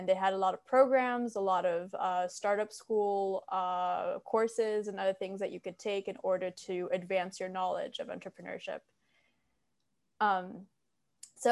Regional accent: France; moved away as an adult; now in New York, United States; I was born in New York, but I grew up in France, and I actually came back to New York for college

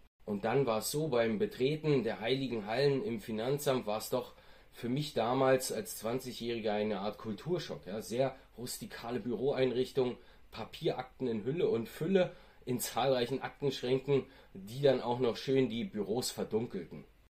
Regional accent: Berlin, Germany; wieder in meiner alten Heimat Berlin

